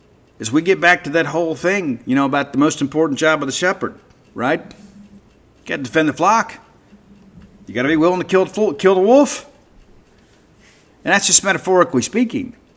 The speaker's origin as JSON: {"language": "English", "region": "the South", "country": "United States", "tie": "born or raised there", "said": "and I grew up in the South where, you know, a lot of people, we don't call the law, right?"}